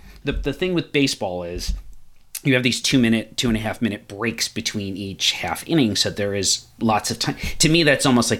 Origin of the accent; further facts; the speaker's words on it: United States; a lot of the major sports I grew up with here in the United States